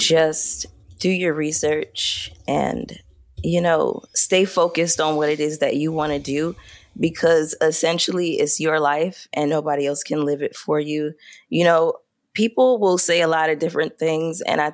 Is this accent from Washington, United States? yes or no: no; Brooklyn, New York, United States; So growing up in Brooklyn, having all of this Caribbean culture with me